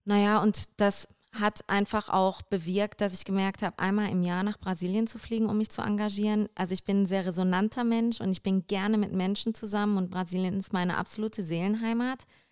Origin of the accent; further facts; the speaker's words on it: North Rhine-Westphalia, Germany; bin da sehr unterstützt worden in meiner Heimat im Ruhrgebiet